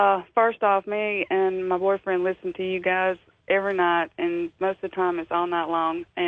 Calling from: Alabama, United States

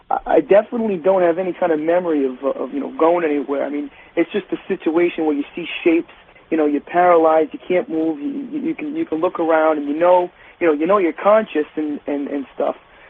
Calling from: Providence, Rhode Island, United States; I'm outside of Providence, Rhode Island.

